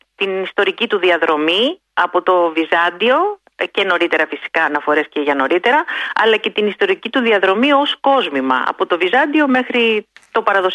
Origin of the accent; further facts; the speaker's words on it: Lefkada, Ionian Islands, Greece; ξεκίνησα από τη Λευκάδα, από το νησί μου